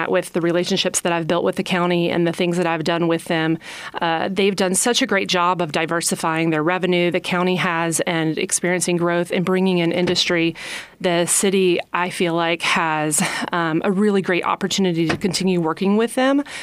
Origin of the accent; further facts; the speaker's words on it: Ohio, United States; moved away as an adult; I moved here about 16 years ago. I was born and raised in Ohio, and my grandparents and other family members lived here.